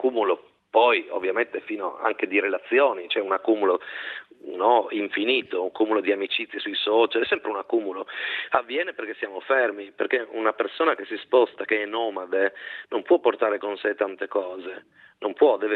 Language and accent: Italian; Trieste, Friuli-Venezia Giulia, Italy; io sono di Trieste e cammino molto nelle zone delle foreste della Slovenia, della Croazia, dei Balcani